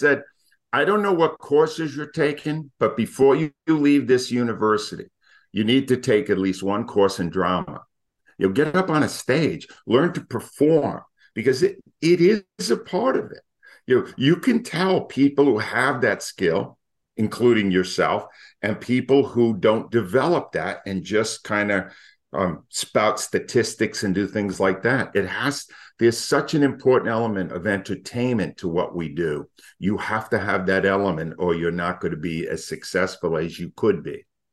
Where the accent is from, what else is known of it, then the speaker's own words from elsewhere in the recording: Rhode Island, United States; I grew up in Rhode Island, and I wanted to work here because it had a reputation for being a very tough sports media town